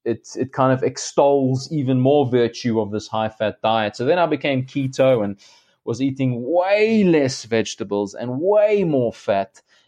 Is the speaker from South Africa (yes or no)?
yes; South Africa; growing up in South Africa